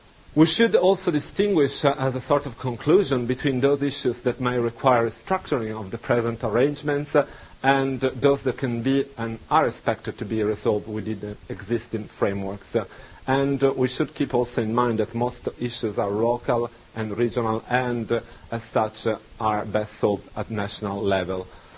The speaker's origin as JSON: {"language": "English", "region": "Tuscany", "country": "Italy", "tie": "born or raised there", "second_language": "English", "said": "in my hometown, which is a town on the coast of Tuscany, there is a famous fish soup"}